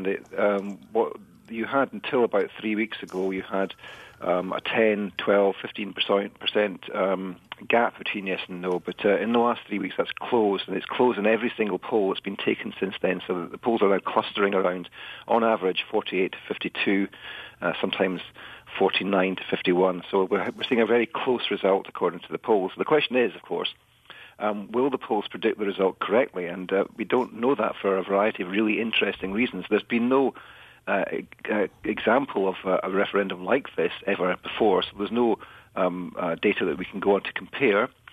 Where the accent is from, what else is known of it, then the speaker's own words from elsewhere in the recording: Edinburgh, Scotland, United Kingdom; I grew up in Edinburgh in Scotland.